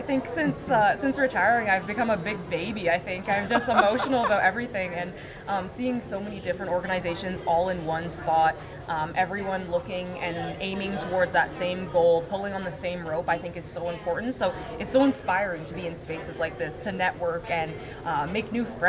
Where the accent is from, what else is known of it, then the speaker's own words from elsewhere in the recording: Toronto, Ontario, Canada; And it's in my hometown. It's in my home city.